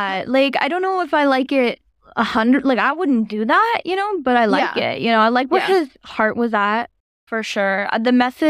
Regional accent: Spokane, Washington, United States; we talked earlier in the office this week about how we're both from Spokane, and I feel like that is such a vibe there too.

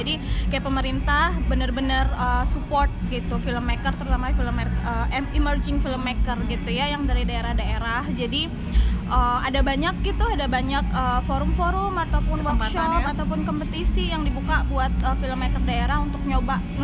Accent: Sungai Penuh, Jambi, Indonesia; Orang aslinya orang Kerinci, orang Sungai Penuh.

